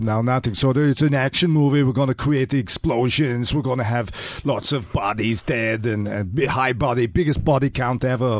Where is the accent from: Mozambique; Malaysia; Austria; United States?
Austria; No. Listen, you have to get your information right. I'm from Austria, not Spain. Spain is Western Europe. Austria, Central Europe.